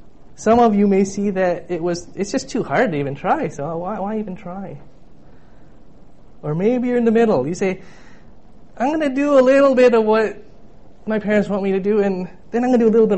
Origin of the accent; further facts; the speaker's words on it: Troy, Michigan, United States; I grew up in Troy in Bloomfield Hills. And I went to Losser High School.